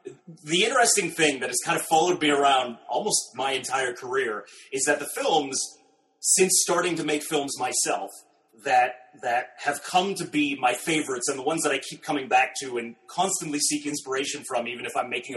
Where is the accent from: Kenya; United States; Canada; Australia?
Canada; working in Canada and being Canadian